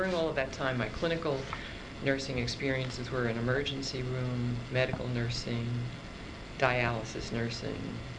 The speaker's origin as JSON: {"language": "English", "town": "Brooklyn", "region": "New York", "country": "United States", "tie": "born or raised there", "said": "I was born in Brooklyn, New York."}